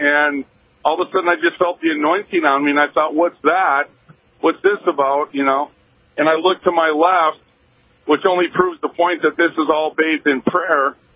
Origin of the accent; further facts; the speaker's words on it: United States; I'm happy to say that I'm an American